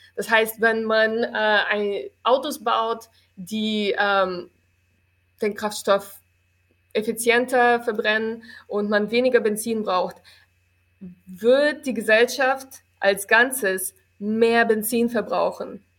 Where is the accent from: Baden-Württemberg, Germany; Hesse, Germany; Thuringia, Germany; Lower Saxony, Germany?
Lower Saxony, Germany; Wolfsburg; In Niedersachsen, in Wolfsburg.